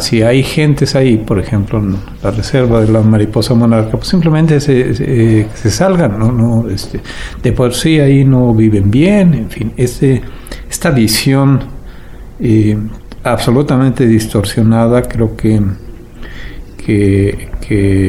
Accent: Mexico City, Mexico; born there; moved away as an adult; now in Oaxaca, Mexico; Yo nací en la Ciudad de México hace ya 60 años y tengo aquí en Oaxaca desde 1989, es decir, cerca de 30 años.

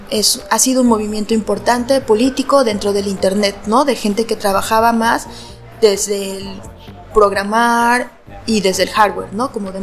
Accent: Mexico; soy de México y estoy en un pequeño colectivo en una ciudad muy patriarcal.

